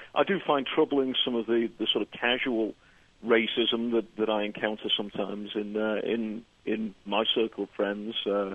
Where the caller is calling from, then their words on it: Liverpool, North West England, United Kingdom; I'm actually calling from Liverpool, England.